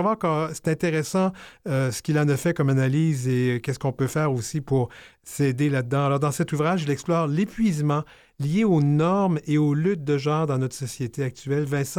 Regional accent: Quebec City, Quebec, Canada; Moi, je suis natif de Québec.

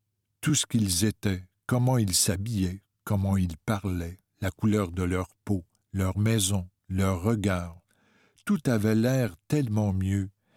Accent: Quebec City, Quebec, Canada; je suis née ici, mais j'ai grandi à Québec. Est-ce que j'avais honte d'être Innu? Non. Mais est-ce que j'en étais fier? Pas du tout.

